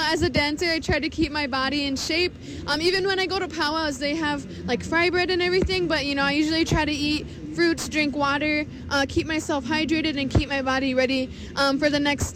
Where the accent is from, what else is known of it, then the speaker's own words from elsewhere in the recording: Lac du Flambeau, Wisconsin, United States; I am Bear Clan from Lac de Flambeau, Wisconsin.